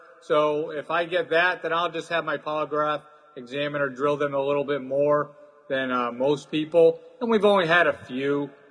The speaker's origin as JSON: {"language": "English", "region": "Northeast", "country": "United States", "said": "I'm originally from the Northeast, so I mean, there's a lot of shows up here, and natural is really prevalent up here in the Northeast."}